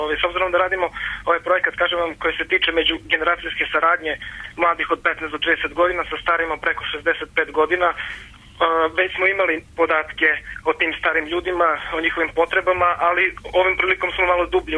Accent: Donja Trnava, Nišava District, Serbia; Ja sam iz Donje Trnave, kod Niša.

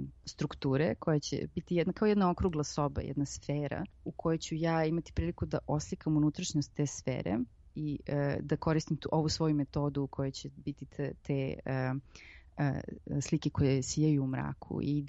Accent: Serbia; Ja sam jedina Srpkinja u mom bendu.

